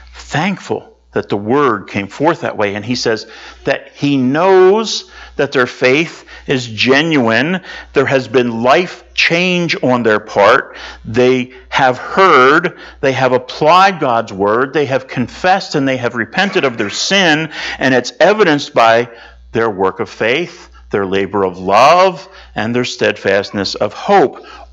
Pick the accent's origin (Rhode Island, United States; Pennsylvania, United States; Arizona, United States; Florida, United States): Pennsylvania, United States; Mechanicsburg; pastoral internship at Emmanuel Christian Missionary Alliance Church in Mechanicsburg, Pennsylvania, my hometown, where I grew up.